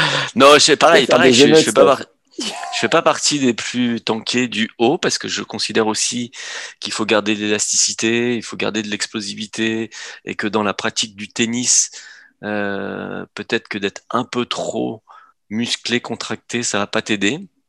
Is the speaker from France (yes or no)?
yes; Saint-Nazaire, Pays de la Loire, France; born there; also born or lived in La Baule; je suis né à Saint-Nazaire, à côté de la Baule. Ouais. Mais en fait, j'étais au lycée à la Baule